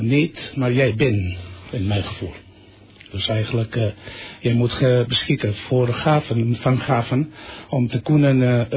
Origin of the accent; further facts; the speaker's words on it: Barcelona, Catalonia, Spain; Dutch is a second language; now in Netherlands; Nee, ik kom van Barcelona, Spanjaard.